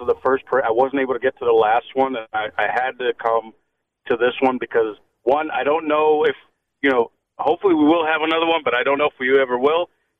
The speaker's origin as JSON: {"language": "English", "town": "Gilbertsville", "region": "Pennsylvania", "country": "United States", "said": "Yeah, but I'm actually from Gilbertsville. Leesport is where I used to live."}